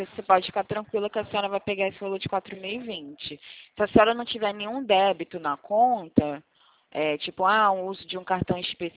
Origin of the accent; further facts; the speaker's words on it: Rio de Janeiro, Brazil; Sou de Cosmos.